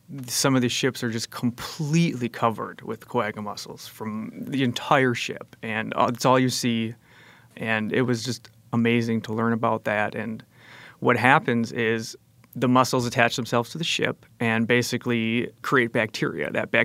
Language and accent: English; Milwaukee, Wisconsin, United States; I'm from Milwaukee.